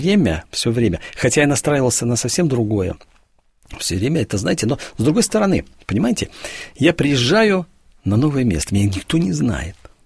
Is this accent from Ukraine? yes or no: no; Western Belarus, Belarus; Во-первых, потому что я и сам из Западной Беларуси